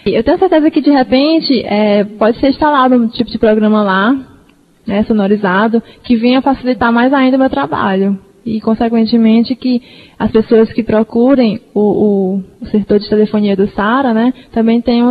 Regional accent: Fortaleza, Ceará, Brazil; now in Brasília, Brazil; E agora eu estou indo para Brasília, né? Eu sou aqui de Fortaleza, mas estou indo para Brasília

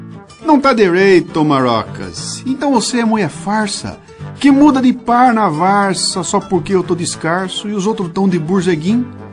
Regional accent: Bauru, São Paulo, Brazil; Quem escuta o meu programa sabe que eu sou caipira. Sou de Bauru, de onde eu saí pra capital em 1975.

